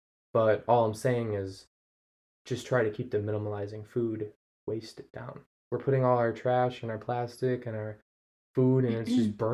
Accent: Buffalo, New York, United States; I'm from Buffalo. Anyone from Buffalo listening to this will understand.

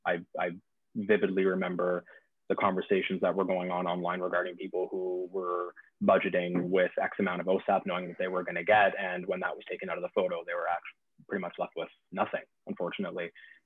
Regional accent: London, Ontario, Canada; moved away as an adult; I'm originally from London, Ontario, you're moving your whole life.

